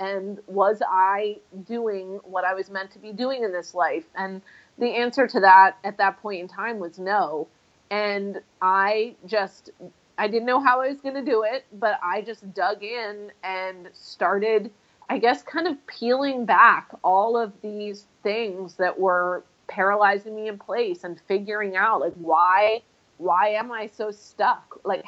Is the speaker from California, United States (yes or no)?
no; Everett, Washington, United States; I am from Everett, Washington.